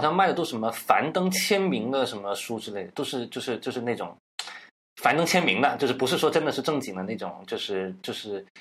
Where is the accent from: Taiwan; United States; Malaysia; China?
China; Guangdong; 我是广东人嘛，大家也都知道，就广东人普通话也不是特别标准，